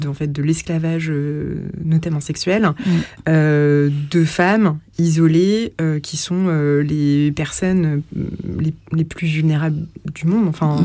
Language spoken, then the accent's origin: French; France; parce que je suis Française, que j'ai le droit de vote